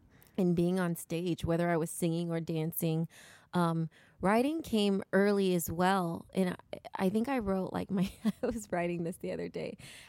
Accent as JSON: {"language": "English", "town": "Los Angeles", "region": "California", "country": "United States", "tie": "born or raised there", "said": "Yeah, in Los Angeles, in the Valley."}